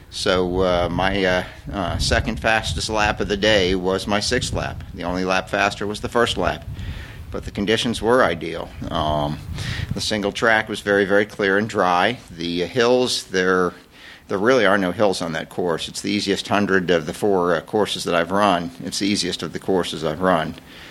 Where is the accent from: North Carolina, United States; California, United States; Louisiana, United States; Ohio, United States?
Ohio, United States; Athens; now in Fairborn, United States; No, I grew up in Athens, Ohio, but I'm retired Air Force, and my last assignment was Wright-Patterson Air Force Base.